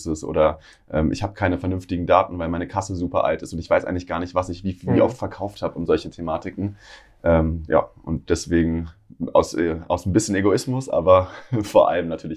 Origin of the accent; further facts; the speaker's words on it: Hesse, Germany; Ich bin selbst groß geworden in der Nähe von Darmstadt, war da unterwegs in der Schule